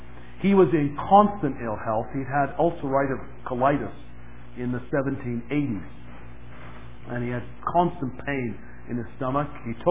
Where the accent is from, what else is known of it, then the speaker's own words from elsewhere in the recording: England, United Kingdom; I was raised in England, and there was still in that period as a young boy